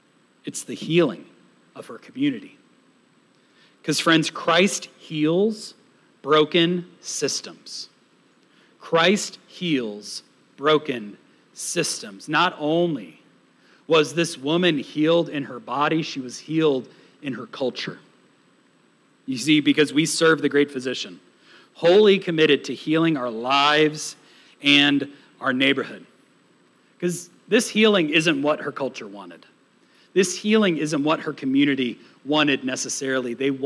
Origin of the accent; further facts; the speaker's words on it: Boston, Massachusetts, United States; I was raised in Boston, Massachusetts